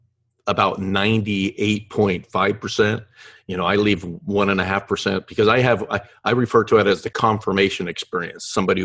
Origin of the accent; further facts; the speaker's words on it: Oregon, United States; Growing up in Oregon, of course, there was conversation about Bigfoot. I always thought Bigfoot was just kind of lived in Oregon.